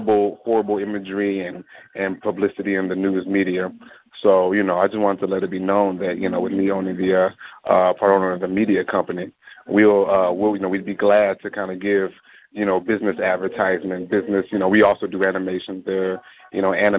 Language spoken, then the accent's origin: English; Dallas, Texas, United States; I'm from Dallas, Texas, part owner in a film company here